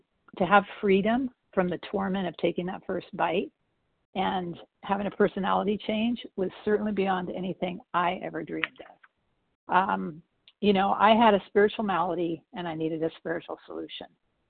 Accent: California, United States; Oh, I'm from California.

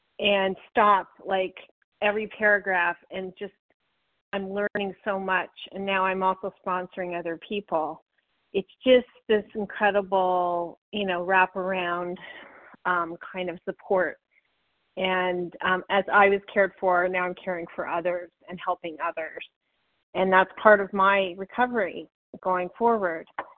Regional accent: Vermont, United States; I'm from Vermont

